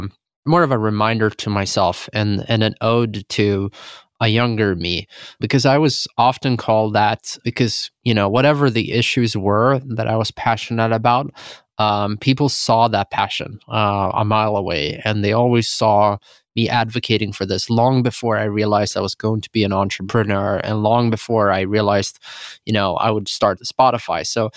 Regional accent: Sweden; accent: Swedish; English is a second language; I'm clearly Swedish and people can hear it on my accent, but I've spent most of my time, probably for the last 20 years, involved in things related to America.

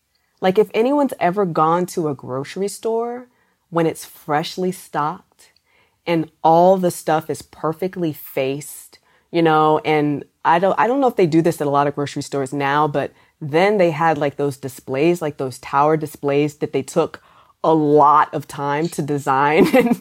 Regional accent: Maryland, United States; He worked at Giant Food. I'm from Maryland.

